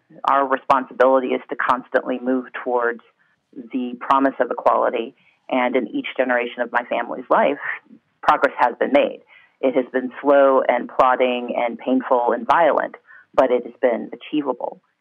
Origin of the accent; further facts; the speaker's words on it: Deep South, United States; I'd like to begin by thinking about the fact that I grew up in the Deep South.